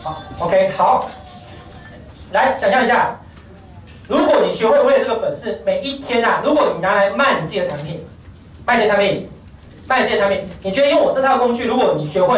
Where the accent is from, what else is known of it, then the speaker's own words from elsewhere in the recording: Taiwan; 何其有幸，我们台湾人刚好处于一个共通点